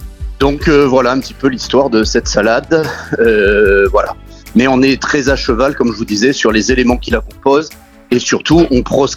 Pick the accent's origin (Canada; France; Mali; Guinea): France; Nice, Provence-Alpes-Côte d'Azur; Et ce que nous, à notre niveau, on prolonge aujourd'hui en tant que niçois.